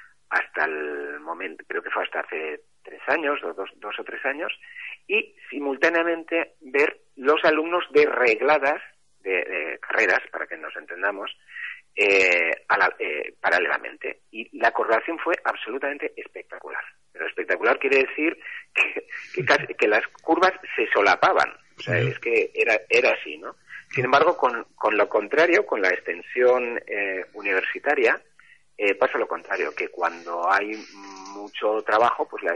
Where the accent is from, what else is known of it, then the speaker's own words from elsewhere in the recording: Pamplona, Navarre, Spain; moved away; yo soy de Pamplona. Cuando llegué aquí me encontré con una situación en la que para formarte en lo que tuvieras que formarte tenías que hacer mínimo 100 kilómetros.